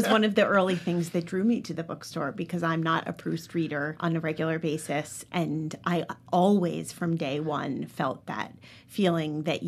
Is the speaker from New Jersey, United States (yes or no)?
yes; South Orange, New Jersey, United States; I'm from South Orange, okay.